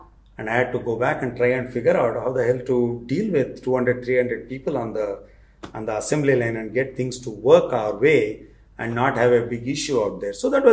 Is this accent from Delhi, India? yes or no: no; Karnataka, India; first language Kannada; English is a second language; And I'm not from Tamil Nadu. So I was like Kannada guy. I had only seen Tamil movies and I had kind of a working knowledge of Tamil.